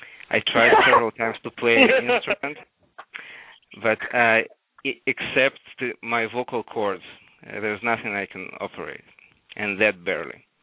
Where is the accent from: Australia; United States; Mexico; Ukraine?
Ukraine; born there; English is a second language; also born or lived in Israel; I was born in Ukraine, and then I spent about 10 years in Israel, and another 10 years here.